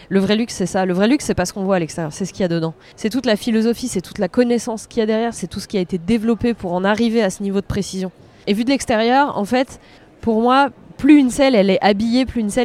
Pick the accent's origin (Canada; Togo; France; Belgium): France; Normandy; J'ai grandi en Normandie, donc j'avais pas trop le choix, à vrai dire.